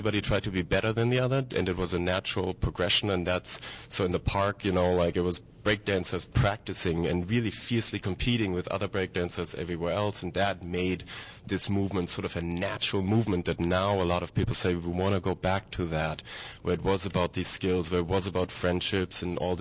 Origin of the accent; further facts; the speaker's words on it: Germany; I'm from Germany